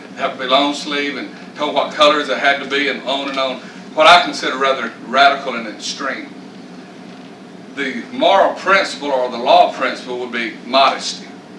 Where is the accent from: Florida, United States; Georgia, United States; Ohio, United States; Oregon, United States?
Georgia, United States; I can remember when we were raised in Georgia, we could not go skating.